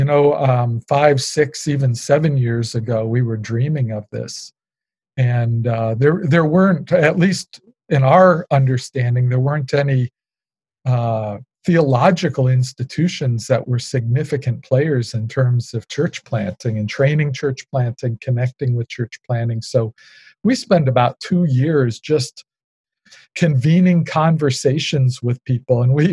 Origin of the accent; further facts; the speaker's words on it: Kenya; also born or lived in Tanzania; My parents were missionaries in Kenya. I was born in Kenya. So I carry that heritage with me, and Africa has shaped my lenses